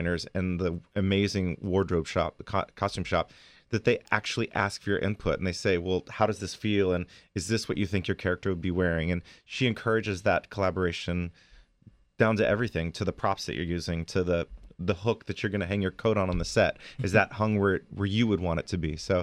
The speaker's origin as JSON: {"language": "English", "town": "Austin", "region": "Texas", "country": "United States", "tie": "born or raised there", "said": "I grew up in Austin, Texas, and I started doing shows in high school, actually."}